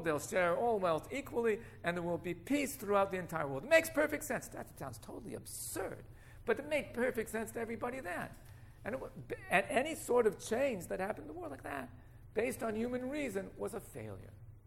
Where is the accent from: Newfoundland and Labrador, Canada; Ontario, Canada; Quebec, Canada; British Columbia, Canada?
British Columbia, Canada; Vancouver; Growing up in Vancouver, I was very much a part of the environmental movement